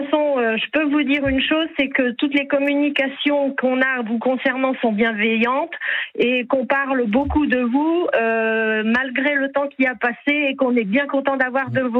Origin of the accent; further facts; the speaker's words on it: Bourgogne-Franche-Comté, France; je suis de la région Bourgogne, en fait. Je suis née à Vallon.